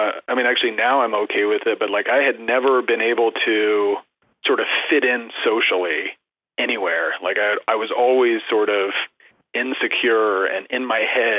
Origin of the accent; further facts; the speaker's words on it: Glendale, United States; I grew up in Glendale, which was sort of like middle class, and we were on the lower end of that.